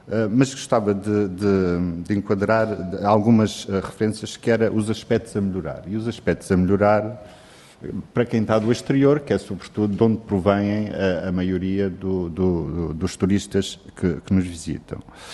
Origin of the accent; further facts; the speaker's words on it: Madeira, Portugal; sou da Madeira, estou cá há pouco tempo